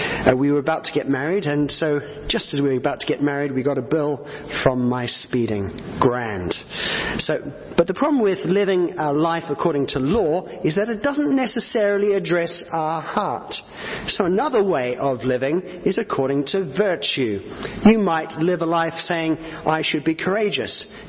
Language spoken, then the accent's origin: English; Australia; also born or lived in New Zealand; When I was growing up in Australia and New Zealand